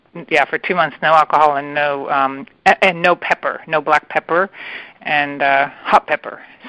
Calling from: California, United States; I'm calling from the San Francisco Bay Area.

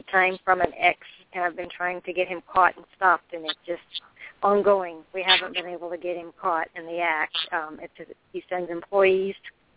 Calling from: Florida, United States; I'm from Florida.

